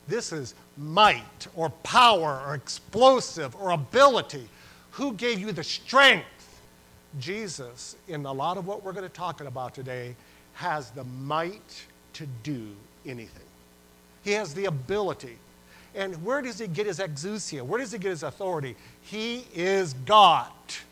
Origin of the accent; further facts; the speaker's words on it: New York, United States; I grew up in Western New York, and I grew up on a street named Steinhoff Road, and that's Steinhoff and Butts Road.